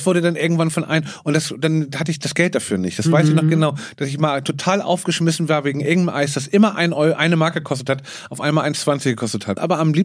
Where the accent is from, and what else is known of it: Hamburg, Germany; born or raised there